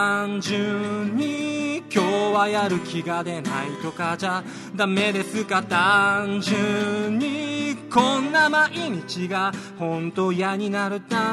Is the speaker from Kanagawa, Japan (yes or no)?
no; Ginowan, Okinawa, Japan; 宜野湾です。